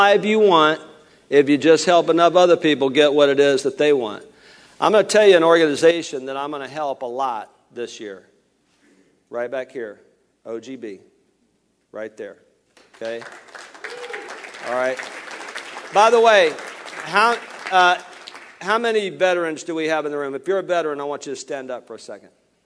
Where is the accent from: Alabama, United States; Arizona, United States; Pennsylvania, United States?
Alabama, United States; You know, I'm from Alabama, right?